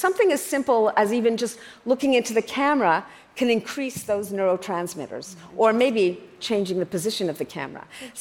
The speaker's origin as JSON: {"language": "English", "country": "Canada", "said": "I'm Canadian after all"}